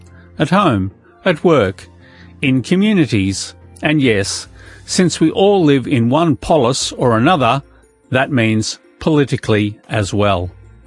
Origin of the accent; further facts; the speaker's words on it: Australia; accent: Australian; now in Great Britain; As you can hear from my voice, although I live in Great Britain, I am not from here. My Australian accent gives me away the moment I open my mouth. I live here